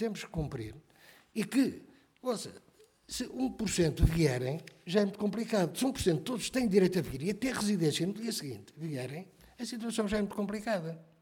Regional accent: Portugal; somos portugueses

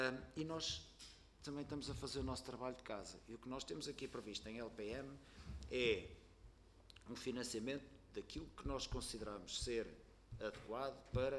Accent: Portugal; que é uma economia que me afeta e que me preocupa enquanto português

